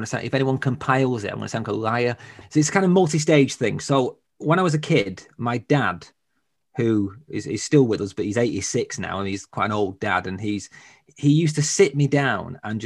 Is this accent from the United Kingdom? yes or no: yes; England, United Kingdom; accent: Northern English; Yeah, well, I'm from the north of England, as you can tell. I always feel the need to apologize for my accent. It's pretty strong.